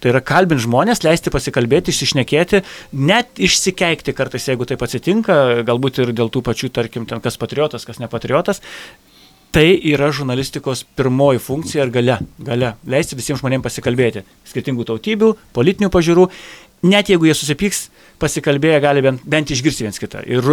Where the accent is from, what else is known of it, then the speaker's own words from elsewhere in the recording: Marijampolė County, Lithuania; aš esu iš Sūduvos krašto